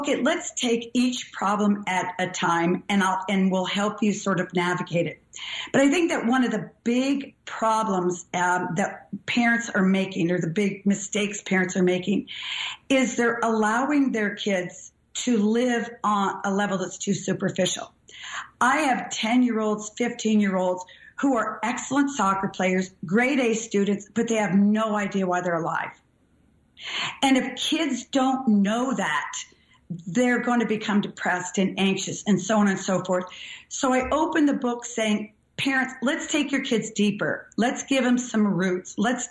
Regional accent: New England, United States; You know, I grew up in New England, and I said, if I have to live in the Midwest, I want my home to feel like New England.

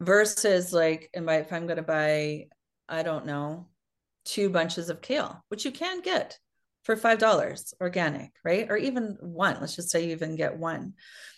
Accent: Iowa, United States; I grew up in Iowa, which ironically was a food desert, right?

